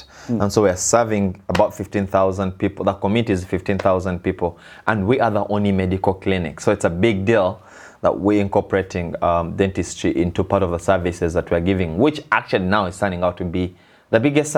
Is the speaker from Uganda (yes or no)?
yes; Uganda; English is a second language; I am a medical clinician by profession, and I am from Africa, a country called Uganda.